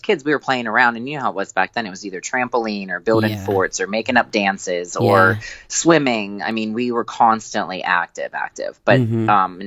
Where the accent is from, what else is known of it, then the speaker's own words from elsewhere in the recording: Pittsburgh, Pennsylvania, United States; I am from Pittsburgh, PA, and I've been born and raised here.